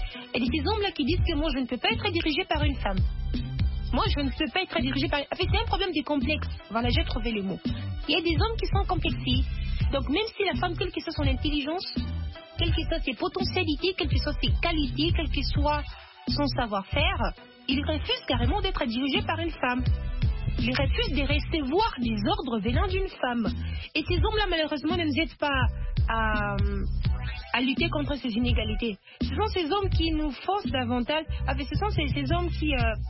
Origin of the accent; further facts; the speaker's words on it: DR Congo; ici chez nous en RDC